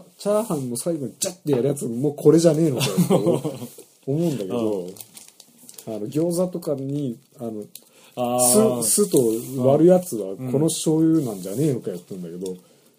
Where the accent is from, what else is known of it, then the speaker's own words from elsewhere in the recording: Kanto, Japan; 俺はもうずっと関東で育ってきてる